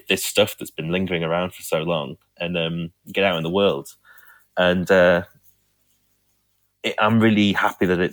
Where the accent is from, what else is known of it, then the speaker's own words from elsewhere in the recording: Yorkshire and the Humber, United Kingdom; It is really weird because I'm from, Huddersfield's in West Yorkshire. I'm from East Yorkshire originally.